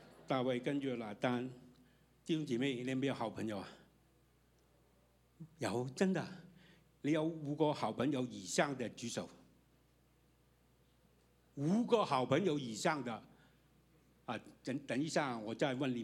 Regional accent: Hong Kong; 我们香港人说叫老友

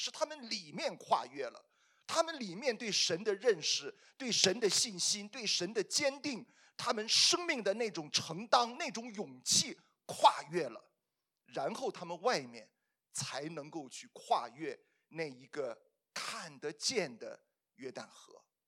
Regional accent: China; 按照我们中国人的规矩啊，过了十五呢，这个年就算过完了，没什么念想了哈。

